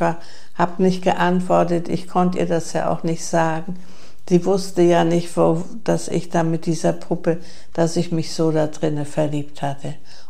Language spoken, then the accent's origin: German; Gelsdorf, Rhineland-Palatinate, Germany; ich bin in Gelsdorf aufgewachsen